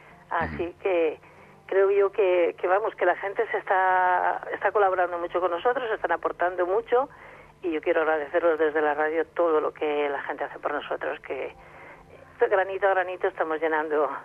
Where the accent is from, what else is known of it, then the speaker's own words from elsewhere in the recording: Valencian Community, Spain; Siempre he vivido la misma zona que vivo, he vivido cerca del mar y no me gustaría salir de aquí. Es mi tierra favorita.